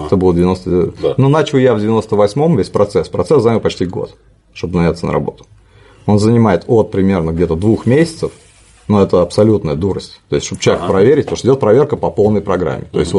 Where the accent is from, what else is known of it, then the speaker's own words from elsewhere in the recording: Samara, Samara Oblast, Russia; Ну, я из Самары, мы дрались.